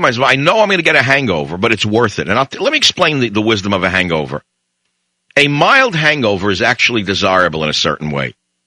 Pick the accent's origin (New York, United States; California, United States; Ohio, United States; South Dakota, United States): New York, United States; New York City; Now, I grew up in New York, okay?